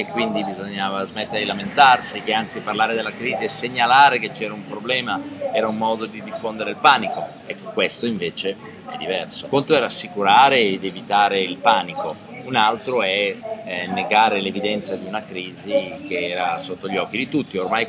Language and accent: Italian; Lombardy, Italy; Io sono un lombardo, sto al nord